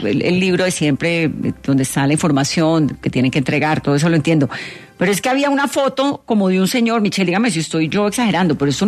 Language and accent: Spanish; Colombia; me alegra como colombiana poder dar una buena noticia.